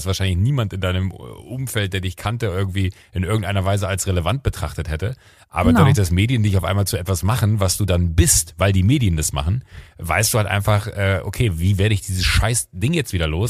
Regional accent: Germany; Ich bin zwar hier in Deutschland aufgewachsen, fühle mich auch als Deutsche, bin aber ja halt irgendwie wahrscheinlich ist ja wie in deinem Podcast ist ja auch immer das Thema, so in Griechenland bist du die Deutsche, in Deutschland bist du die Griechin.

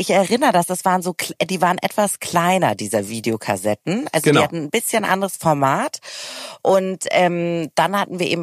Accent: Hamburg, Germany; ich komme ja auch aus Hamburg

